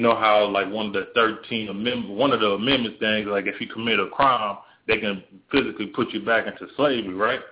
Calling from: Austin, Texas, United States; I'm calling from Austin, Texas.

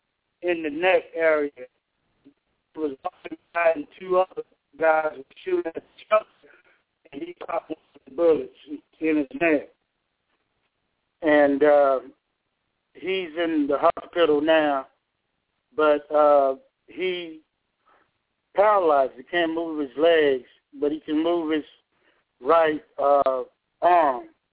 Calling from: Georgia, United States; from Georgia.

